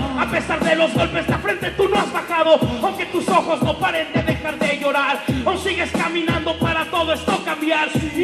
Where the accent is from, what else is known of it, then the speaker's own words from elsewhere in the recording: Zumpango, State of Mexico, Mexico; Somos de Zumpango, Estado de México, a 20 horas de aquí, más 2 horas del DF.